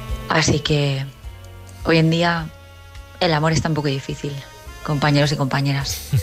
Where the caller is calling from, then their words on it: El Prat de Llobregat, Catalonia, Spain; del Prat de Llobregat y bueno, siento que sea un poco triste este mensaje